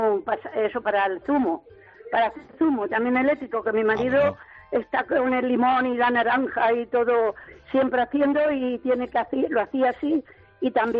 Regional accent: Albacete, Castilla-La Mancha, Spain; que yo soy de Albacete

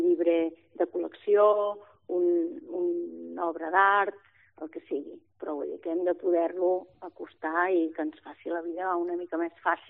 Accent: Catalonia, Spain; el nostre tarannà com a catalans és un tarannà molt discret

